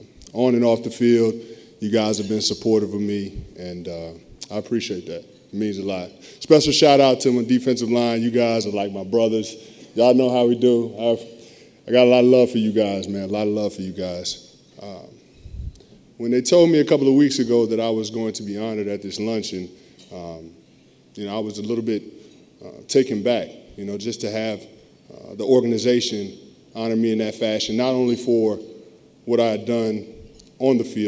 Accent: Bronx, New York, United States; I can remember growing up in the Bronx, we'd come home from church on Sundays and my dad would turn on the television

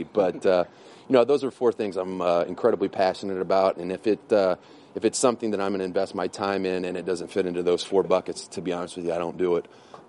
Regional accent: Terre Haute, Indiana, United States; I remember going to Colts training camp when they had it in my hometown in Terre Haute, Indiana

